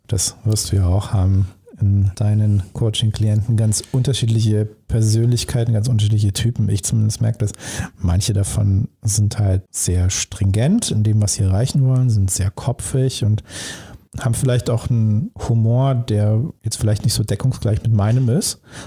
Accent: Dortmund, North Rhine-Westphalia, Germany; ich bin ja im Ruhrgebiet geboren, so Dortmunder Jung und eher mit Bier groß geworden

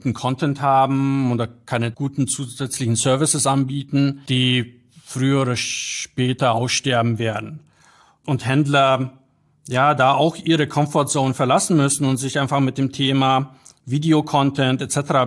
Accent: Bavaria, Germany; also born or lived in Poland; ich bin in Polen geboren und wie gesagt in Niederbayern aufgewachsen. Und ja, bin da sowohl, fühle mich sowohl in Krakau als auch in München sehr wohl.

